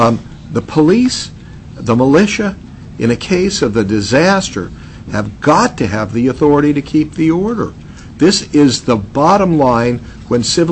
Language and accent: English; San Francisco, California, United States; I grew up in San Francisco.